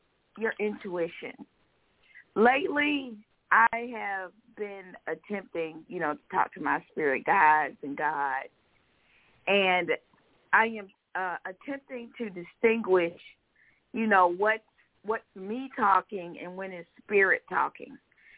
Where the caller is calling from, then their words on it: Georgia, United States; from Georgia.